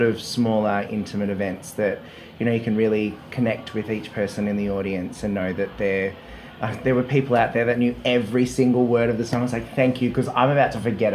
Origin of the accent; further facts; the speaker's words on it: Melbourne, Victoria, Australia; got to take over the role in Melbourne, which is my hometown, 6 weeks before we closed.